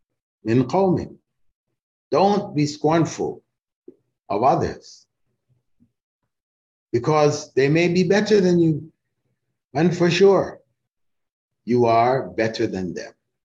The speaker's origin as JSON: {"language": "English", "town": "Toronto", "region": "Ontario", "country": "Canada", "tie": "born or raised there", "said": "I grew up in Canada, in Toronto, back from the 50s, early 60s."}